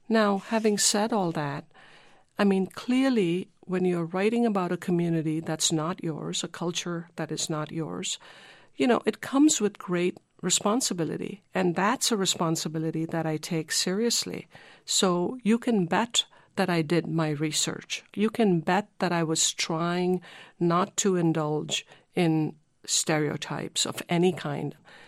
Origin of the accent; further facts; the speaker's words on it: India; moved away as an adult; now in United States; You know, it is an undeniable fact that I was born and lived in India until I was 21. But it is also true that I've spent my entire adult life in the United States.